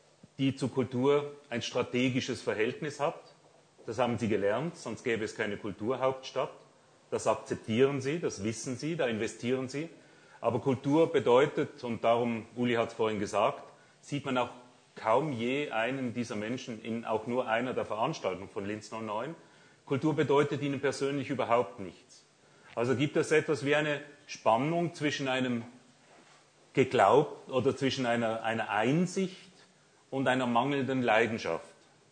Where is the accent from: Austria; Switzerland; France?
Switzerland; Basel, Basel-Stadt; In Basel, wo ich herkomme